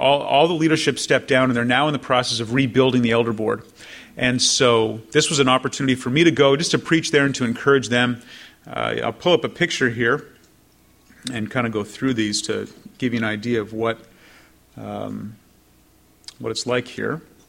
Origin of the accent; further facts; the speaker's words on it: Canada; now in United States; I'm a Canadian citizen, and so it wasn't until January that I was able to get my green card